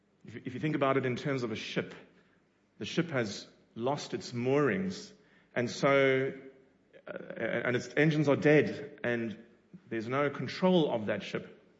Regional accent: Cape Town, Western Cape, South Africa; As a boy, I remember news of a ship. So I come from Cape Town, for those who don't know

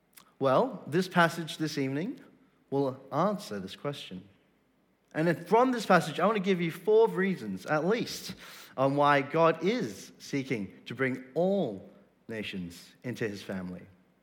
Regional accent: Australia; born there; Let me first say that I'm an Australian-born Chinese.

